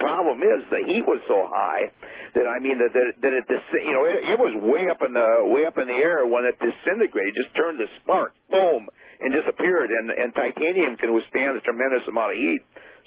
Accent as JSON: {"language": "English", "country": "United States", "said": "Because I'm an American, I cannot go out 12 miles out in international water and launch that rocket."}